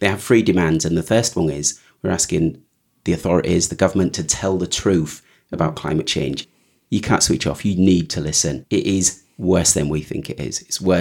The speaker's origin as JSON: {"language": "English", "region": "Yorkshire and the Humber", "country": "United Kingdom", "tie": "born or raised there", "said": "I'm descended from Ghanaian, so I call myself a Black British person. I'm a British, well, I'm from East Yorkshire. That's what my heritage is. I'm a Yorkshire person."}